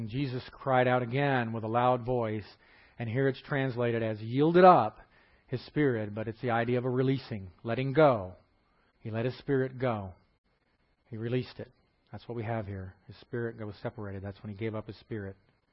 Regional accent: Texas, United States; Tell I'm from Texas, y'all.

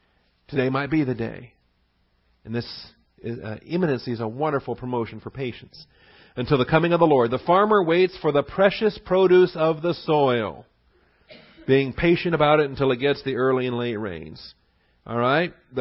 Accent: Seattle, Washington, United States; Maybe it's because I'm a city boy. All right, I grew up in Seattle and the big lights and the concrete and all that.

